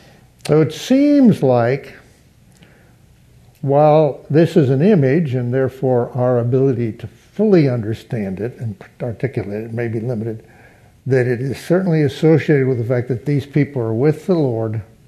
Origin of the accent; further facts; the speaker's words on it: United States; Well, yes, actually, because I'm an American, yes.